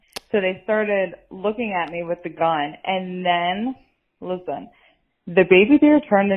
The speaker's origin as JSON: {"language": "English", "region": "New Jersey", "country": "United States", "said": "I'm from South Jersey."}